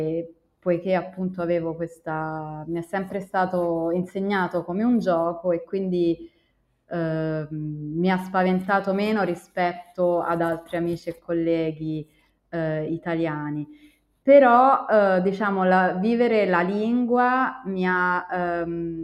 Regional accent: Salerno, Campania, Italy; moved away; sono di Salerno e geograficamente il nostro tanta parte di come noi del sud Italia, del sud Europa, ci vediamo come una specie di periferia dell'impero.

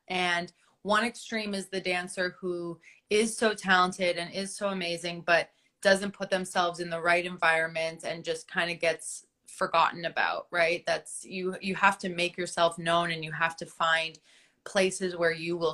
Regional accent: Canada; the first season that we had here in Canada, because I'm Canadian

